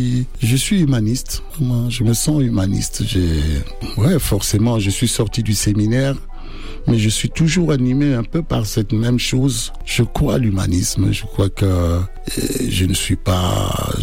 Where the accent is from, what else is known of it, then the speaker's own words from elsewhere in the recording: France; Ce qui me choque le plus là-dedans, moi, qui suis français, parce que je dois dire aujourd'hui je suis français.